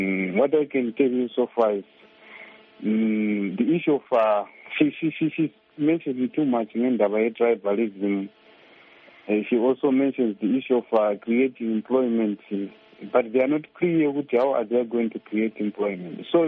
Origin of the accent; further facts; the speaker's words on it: Binga, Matabeleland North, Zimbabwe; When I came here, I'm from Binga.